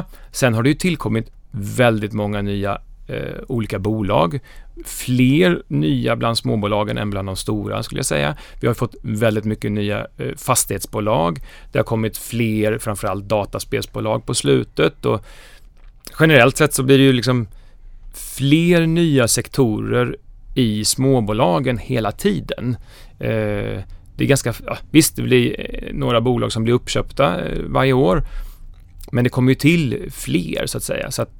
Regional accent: Huskvarna, Jönköping County, Sweden; Jag är smålänning, jag är från Huskvarna.

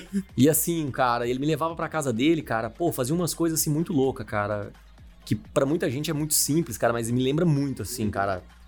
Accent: Divinópolis, Minas Gerais, Brazil; born there; also born or lived in Bom Despacho; nasci em Divinópolis, mas passei boa parte da minha infância molecada, época de férias e tal, em Bom Despacho.

